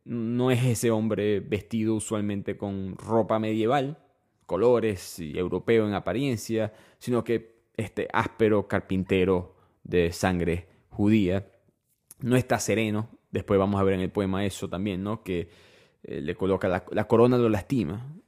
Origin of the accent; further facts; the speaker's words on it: Venezuela; No me imaginaría si yo digo que soy de Venezuela y alguien dice otro nombre.